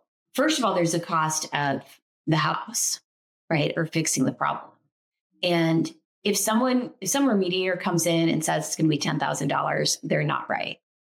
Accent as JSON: {"language": "English", "town": "Manhattan", "region": "New York", "country": "United States", "tie": "born or raised there", "said": "I grew up in Manhattan."}